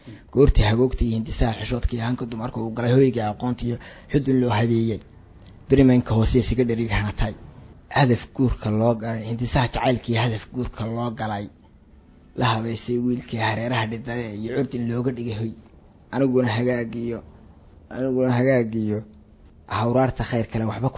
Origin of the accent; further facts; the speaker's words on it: Holhol, Ali Sabieh Region, Djibouti; marka deegaan la yiraahdo holhol oo aan ku soo koray baan aad u jeclaa